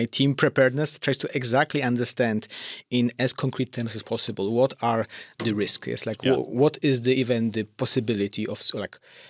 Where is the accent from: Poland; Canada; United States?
Poland; I'm from Poland.